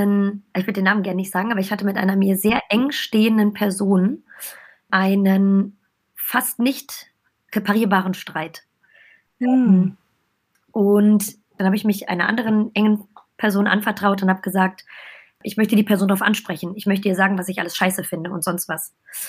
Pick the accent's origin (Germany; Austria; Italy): Germany; Düsseldorf, North Rhine-Westphalia; also born or lived in Essen; ich bin in Essen geboren, in Düsseldorf groß geworden, also Rheinländerin.